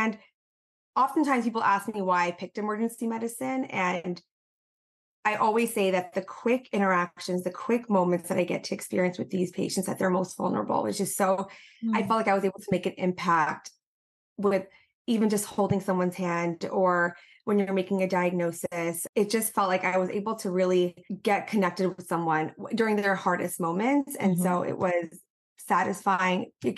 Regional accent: New York, United States; So I was born and raised in New York. I did residency in Atlanta, which is what brought me to Georgia.

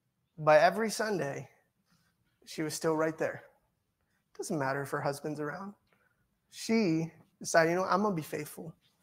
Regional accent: Cambodia; English is a second language; I'm from Cambodia. We don't have those there. No, we have toilets.

